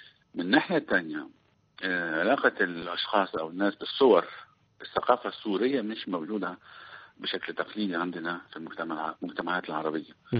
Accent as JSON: {"language": "Arabic", "country": "Egypt", "said": "بالرغم أنه عندنا في مصر كان في المفردات دي"}